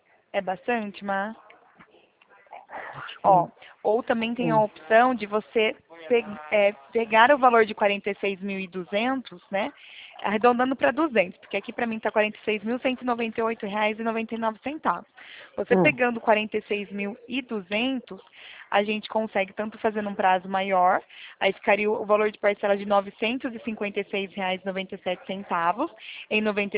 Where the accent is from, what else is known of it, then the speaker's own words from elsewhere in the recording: São Paulo, Brazil; sou daqui do interior de São Paulo.